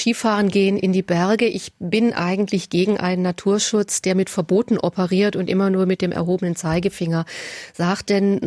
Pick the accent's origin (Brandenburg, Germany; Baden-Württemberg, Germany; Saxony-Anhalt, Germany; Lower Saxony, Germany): Baden-Württemberg, Germany; Fellbach; also born or lived in Stuttgart; Bin aber geborene Fellbecherin oder aufgewachsene Fellbecherin und habe noch Familie hier in Waiblingen.